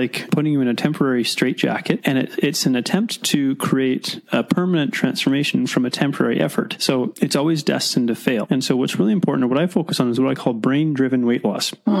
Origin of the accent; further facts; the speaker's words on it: Mission, British Columbia, Canada; born there; I was born in Mission.